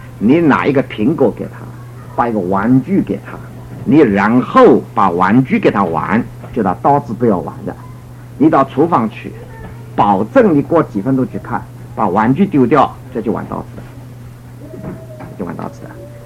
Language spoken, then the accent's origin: Chinese; China; 但是我们中国人常常有一个的做法是不好的，